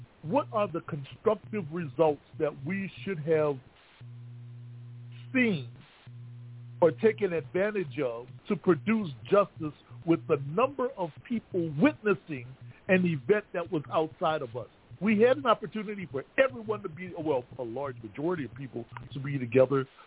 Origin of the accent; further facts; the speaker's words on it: New Orleans, Louisiana, United States; now in Montgomery, United States; Yeah, look, I'm originally from New Orleans, so I'm still New Orleanian in Montgomery.